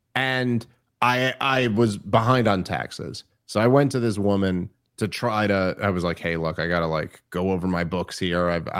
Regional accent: Brooklyn, New York, United States; And I grew up in Park Slope. And just to give you a perspective, and this is not an exaggeration, when I was a kid, I was born in the early 80s. I grew up in the 80s and the 90s.

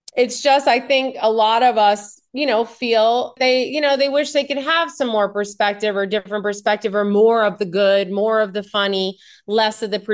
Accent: New York, United States; I am a New Yorker my whole life.

